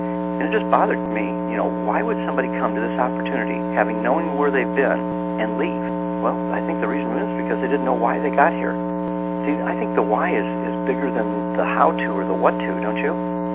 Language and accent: English; Midwest, United States; I was brought up in the Midwest in a two-parent family with loving parents